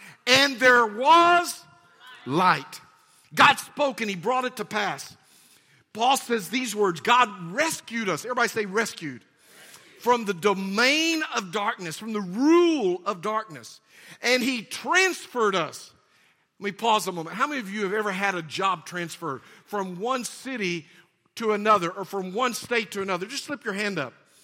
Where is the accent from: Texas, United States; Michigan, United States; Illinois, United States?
Texas, United States; I was raised in Texas all my life. We'd been in Tennessee for 7 years